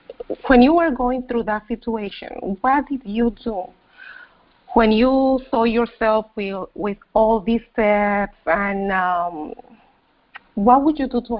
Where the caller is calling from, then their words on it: New York, United States; I am calling from New York.